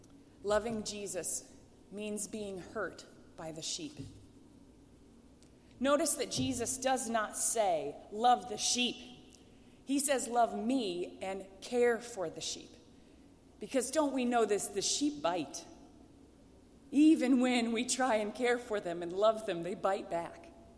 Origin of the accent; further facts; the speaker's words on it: Fort Wayne, Indiana, United States; And I was from Fort Wayne, Indiana, and wasn't impressed by the pomp at all.